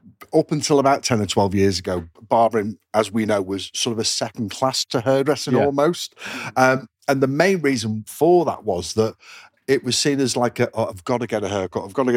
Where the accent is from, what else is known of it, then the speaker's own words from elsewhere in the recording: Southport, North West England, United Kingdom; I was from Southport.